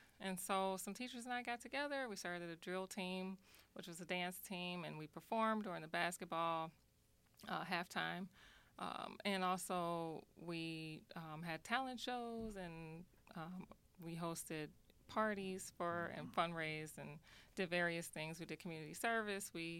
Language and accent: English; Chicago, Illinois, United States; now in Kenosha, United States; I started my education at Chicago State University in Chicago because I'm from Chicago, and I moved to Kenosha in about 2008.